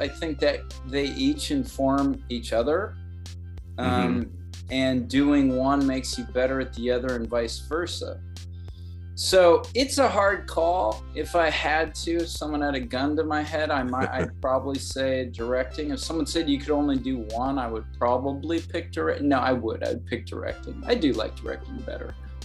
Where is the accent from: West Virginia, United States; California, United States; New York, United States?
California, United States; Santa Barbara; but then I grew up in Santa Barbara. I moved back to Santa Barbara